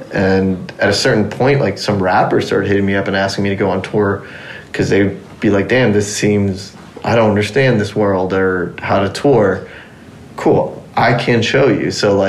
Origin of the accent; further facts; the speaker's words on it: Texas, United States; But I was like, bro, I'm from Texas, like I know about … Swisha House and all that stuff.